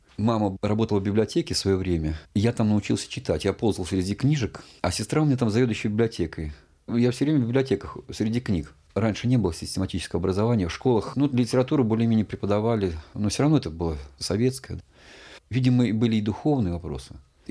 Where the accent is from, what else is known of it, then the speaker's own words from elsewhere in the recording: Vypolzovo, Tver Oblast, Russia; Я родился в Тверской области, в Балаговском районе, в поселке Выползу. Мама моя тверская, папа у меня из Соликамска, с Урала.